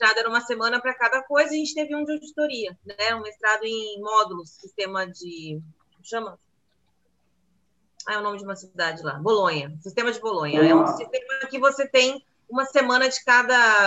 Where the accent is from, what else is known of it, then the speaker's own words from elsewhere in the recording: São Paulo, Brazil; Eu sou daqui, dei uma passeada pelo Brasil e pelo mundo e voltei para cá.